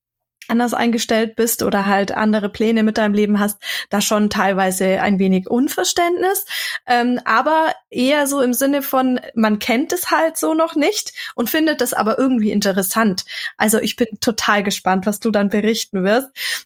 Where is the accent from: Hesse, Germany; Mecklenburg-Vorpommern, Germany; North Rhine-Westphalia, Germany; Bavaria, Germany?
Bavaria, Germany; now in Upper Bavaria, Germany; Ich komme ja grundsätzlich schon aus der Kleinstadt im Allgäu, aber bin jetzt ja in Oberbayern im absoluten Dorf mit 600 Seelen gefühlt.